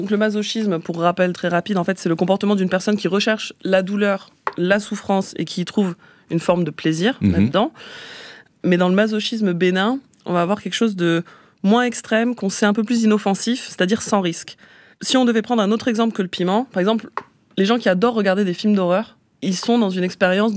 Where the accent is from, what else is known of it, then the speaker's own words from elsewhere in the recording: Perpignan, Occitanie, France; je suis originaire de Perpignan, et j'ai un souvenir de vacances à la plage